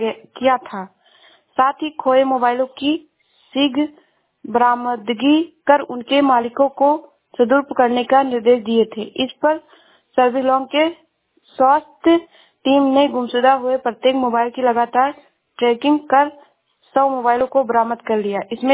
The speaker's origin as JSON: {"language": "Hindi", "town": "Shravasti", "region": "Uttar Pradesh", "country": "India", "said": "मैं जिला श्रावस्ती से हूँ।"}